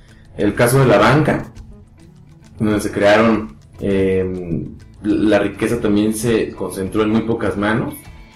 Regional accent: Mexico; como mexicano que me ha tocado vivir cambios significativos en mi país

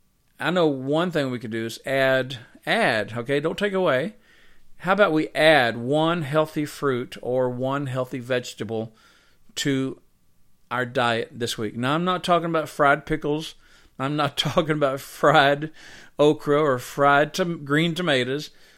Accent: the South, United States; Well, I was raised in the South, and we drink sweet tea.

